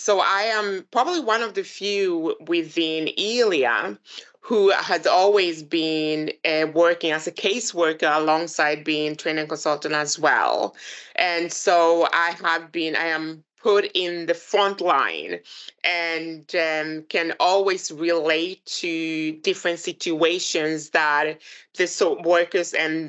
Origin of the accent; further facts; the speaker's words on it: Ghana; now in Sweden; So I am originally from Ghana, been living in Sweden for many years.